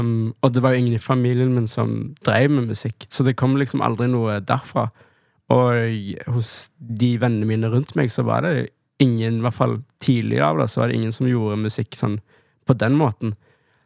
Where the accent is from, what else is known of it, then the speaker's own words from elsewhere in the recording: Stavanger, Rogaland, Norway; also born or lived in Oslo / Amsterdam; åpenbart så er jeg jo født og oppvokst i Stavanger, og har jo et godt forhold til det.